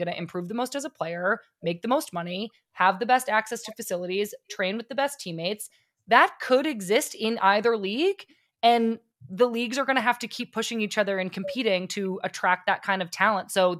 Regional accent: Hanson, Massachusetts, United States; she's from my hometown of Hanson, Massachusetts, which is a very small town.

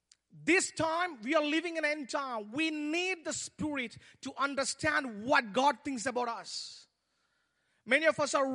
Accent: India; English is a second language; Can you understand my accent, my English? See, I'm really sorry to say that. Sometimes I really hate the Americans. Not every time, sometimes. The problem is, every time when I come here, I learn some new words. I'll go back to India.

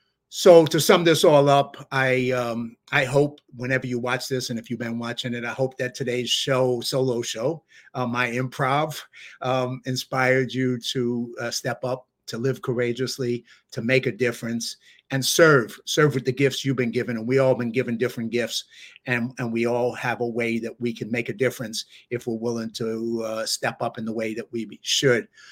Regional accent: New York, United States; And good thing I'm a New Yorker and I talk too fast.

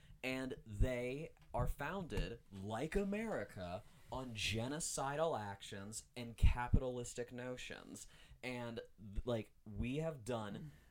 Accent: Virginia, United States; there's a family friend like back in like my hometown of Virginia

